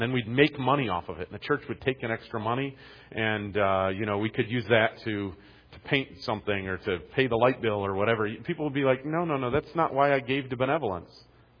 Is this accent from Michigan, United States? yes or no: yes; Detroit, Michigan, United States; I remember I grew up in the Detroit area